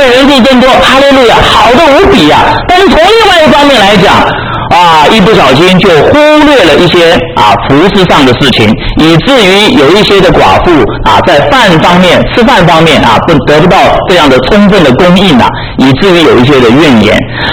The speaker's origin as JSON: {"language": "Chinese", "country": "Taiwan", "tie": "born there", "said": "我的老家在河南那么我在台湾出生爸爸妈妈就告诉我说老家在河南，常常听到老家的事情但是从来没机会回到这个河南"}